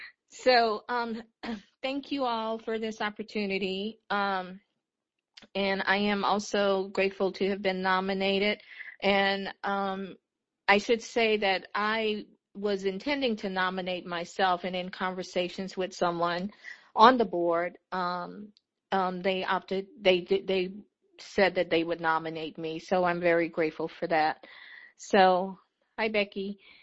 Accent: Louisiana, United States; I'm from Louisiana

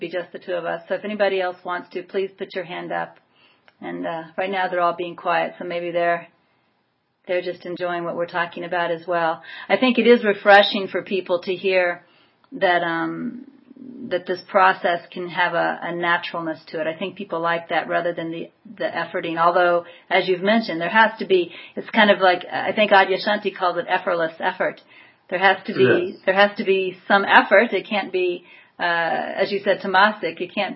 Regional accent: Kansas, United States; You know, I was raised in Kansas.

